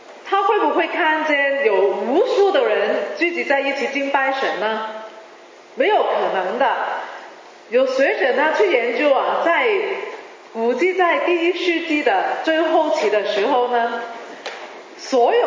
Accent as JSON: {"language": "Chinese", "country": "Hong Kong", "tie": "born or raised there", "first_language": "Cantonese", "second_language": "Chinese", "said": "我是香港长大的，所以我是广东人呢广东人讲普通话呢都是有点有点难听的，所以大家忍耐一下。"}